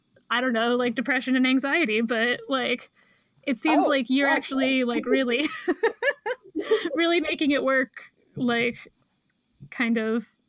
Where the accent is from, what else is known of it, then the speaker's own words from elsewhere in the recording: New York City, New York, United States; from Brooklyn.